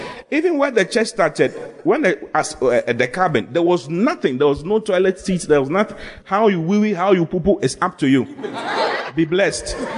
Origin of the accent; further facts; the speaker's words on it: Accra, Greater Accra, Ghana; I never traveled anywhere. Accra was my place. Yes. I was born and bred in Accra.